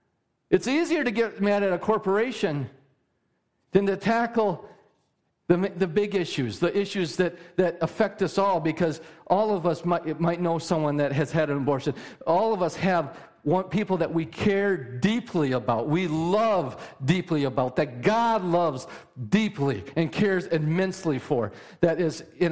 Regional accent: United States; As an American, what two consenting adults do in their own home is up to them.

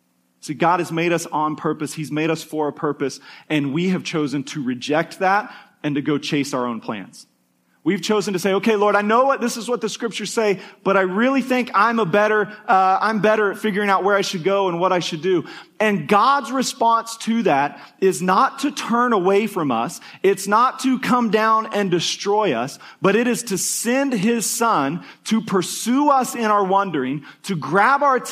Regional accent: Kansas, United States; when I was a kid, I grew up in Kansas, so we would watch Chiefs games every Sunday.

